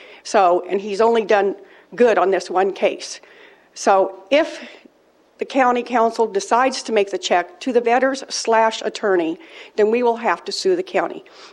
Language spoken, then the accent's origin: English; Atascadero, California, United States; from Atascadero, and I want this to be said for the record.